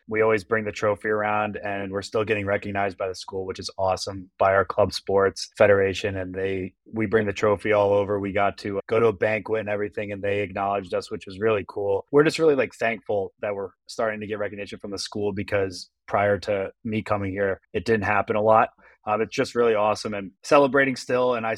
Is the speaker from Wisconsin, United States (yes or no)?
no; New Jersey, United States; born there; I was born in New Jersey, actually.